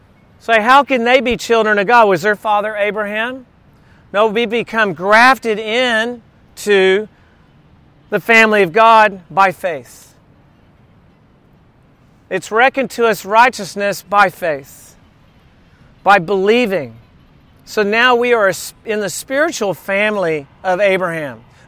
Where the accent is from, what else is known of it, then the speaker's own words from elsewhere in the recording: Corpus Christi, Texas, United States; Growing up in Corpus Christi, Texas, there was a school called Incarnate Word.